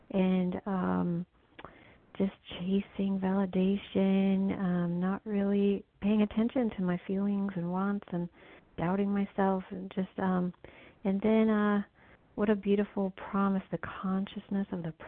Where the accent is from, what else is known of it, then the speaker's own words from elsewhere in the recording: Missouri, United States; I'm from Missouri.